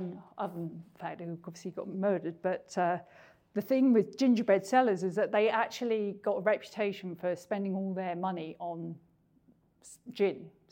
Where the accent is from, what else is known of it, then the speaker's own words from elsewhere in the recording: Scotland, United Kingdom; accent: Scottish; Otherwise, it'll be worse than my Scottish accent if I try and do it without glasses.